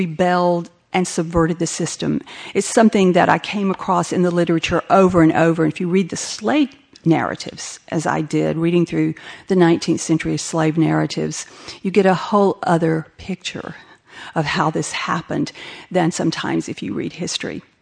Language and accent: English; Georgia, United States; I grew up in the South, in Georgia, in the 50s. I was a child in the 50s and came of age in the 60s there.